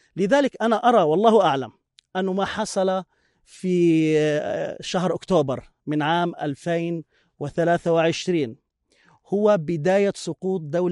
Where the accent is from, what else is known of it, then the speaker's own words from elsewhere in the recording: Gaza, Gaza Strip, Palestine; ليس نابعا من كوني فلسطيني، وليس نابعا من كوني من غزة